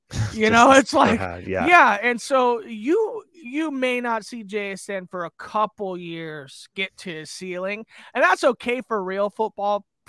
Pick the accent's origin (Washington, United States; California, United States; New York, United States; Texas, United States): Washington, United States; I'm a homer. I'm from Washington State.